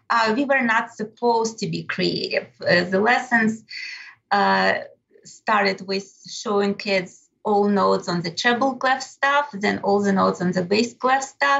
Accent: Ukraine; English is a second language; I was born and received my training in Ukraine.

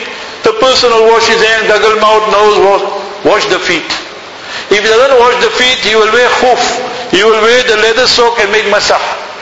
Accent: South Africa; So that person there, I told him I'm from Junubi Africa, South Africa, he speaks a bit Arabic, English.

